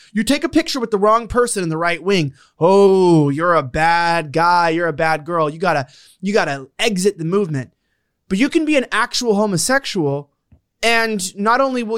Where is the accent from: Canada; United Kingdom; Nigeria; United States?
United States; Los Angeles, California; just because I was born and raised in Fagtopia, you know, down in LA.